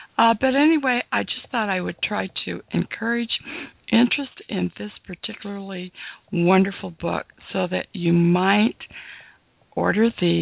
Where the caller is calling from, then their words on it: Illinois, United States; I'm broadcasting from the Chicago suburbs, where it is a very pleasant, sunny morning.